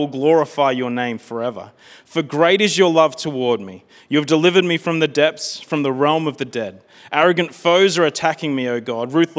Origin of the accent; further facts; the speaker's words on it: Wagga Wagga, New South Wales, Australia; Growing up in Wagga Wagga